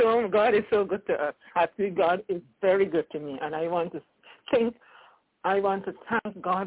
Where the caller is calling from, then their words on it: Albany, New York, United States; Oh, this is … from Albany, New York. Yes, Albany, New York. I'm calling from Albany, New York.